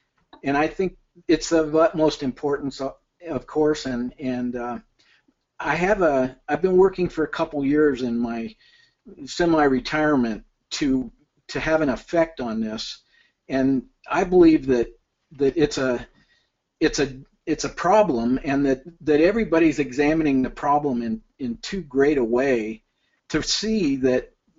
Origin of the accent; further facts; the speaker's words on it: Farmington, New Mexico, United States; I'm from Farmington, New Mexico. That's otherwise currently known as the methane hotspot of the Four Corners.